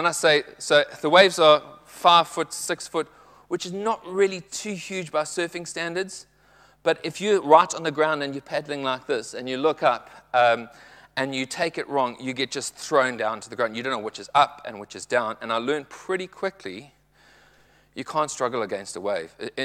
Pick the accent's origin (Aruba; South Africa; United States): South Africa; KwaZulu-Natal; the place I grew up in South Africa. It's on the East Coast, probably most well known for the Anglo-Zulu War area, but it's a very tropical climate. The ocean's really warm.